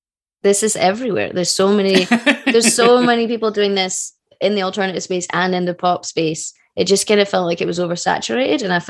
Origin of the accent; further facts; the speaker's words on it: United Kingdom; as a British person